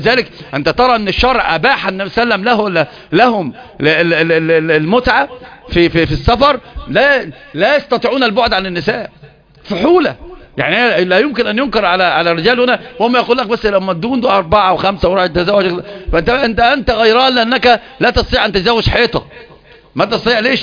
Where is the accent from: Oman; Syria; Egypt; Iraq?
Egypt; Upper Egypt; لكن الحمد لله أنا صعيدي والصعيدة كلهم من جزيرة العرب